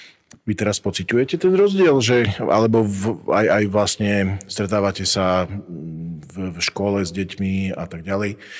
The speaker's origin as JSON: {"language": "Slovak", "town": "Michalovce", "region": "Košice Region", "country": "Slovakia", "said": "ja som mal veľmi živý kontakt so Salesiánmi v Michalovciach, odkiaľ pochádzam."}